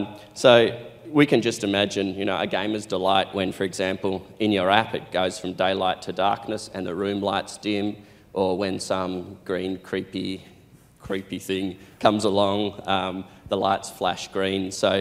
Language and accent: English; Australia; accent: Aussie; she's been learning my Aussie accent, and she's been doing pretty well